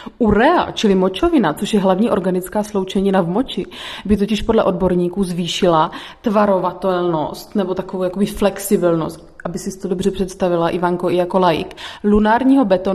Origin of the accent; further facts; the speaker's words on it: Brno, South Moravian Region, Czechia; Ale u nás v Brně tam je vidět prostě, že my si necháme záležet na takových těch věcech, které, nebo věcech, hudbičkách, které symbolizují naši domovinu.